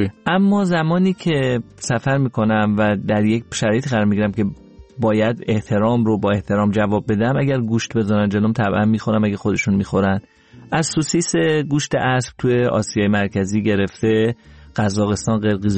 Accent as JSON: {"language": "Persian", "country": "Iran", "said": "ما ایرانی هستیم"}